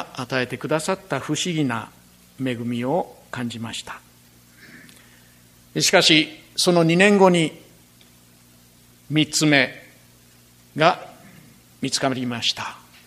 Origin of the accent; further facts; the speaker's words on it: Kansai, Japan; 家内も私も関西の人間ですから、最後は関西で